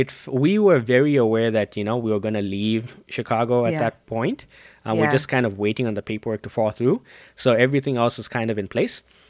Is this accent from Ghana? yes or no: no; Zambia; we grew up together in Zambia